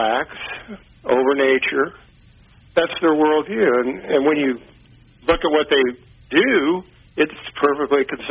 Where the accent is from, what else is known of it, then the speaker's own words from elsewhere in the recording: Kansas City, Missouri, United States; Sure, John. I'm from Kansas City, Missouri.